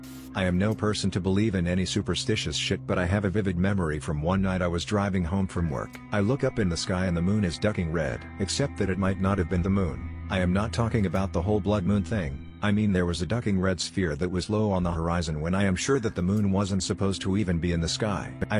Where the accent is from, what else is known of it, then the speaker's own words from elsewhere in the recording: North Carolina, United States; on the farm where I grew up in North Carolina.